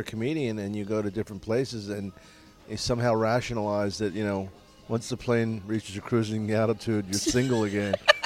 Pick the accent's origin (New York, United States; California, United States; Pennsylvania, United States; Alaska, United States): Pennsylvania, United States; Philadelphia; But, you know, I'm from Philly